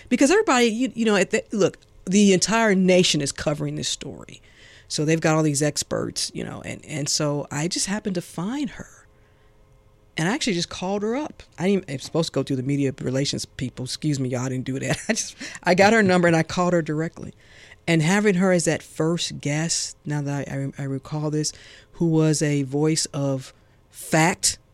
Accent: United States; So I didn't have time to absorb it all as just an American, as a citizen, as a resident, to take that all in and deal with my emotions.

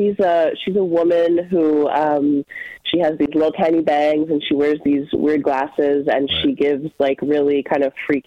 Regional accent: Cincinnati, Ohio, United States; I mean, I grew up in Cincinnati.

